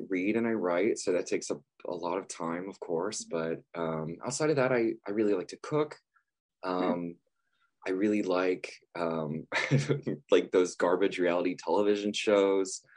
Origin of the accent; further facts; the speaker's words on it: Dayton, Ohio, United States; I grew up in Dayton, Ohio. So, I don't know, 4 hours away.